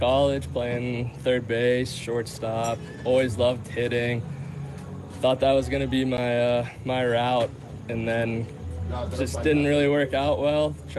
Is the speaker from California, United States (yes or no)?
no; Pittsburgh, Pennsylvania, United States; I mean, growing up in Pittsburgh, calling Pittsburgh home, normally the off season's a lot of snow and a lot of cloudy days, cold